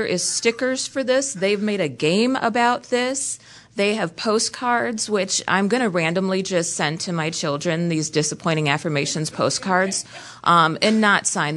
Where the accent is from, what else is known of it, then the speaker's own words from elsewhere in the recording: Burnett, Wisconsin, United States; now in Beaver Dam, United States; I'm not from Beaver Dam. I'm from Burnett.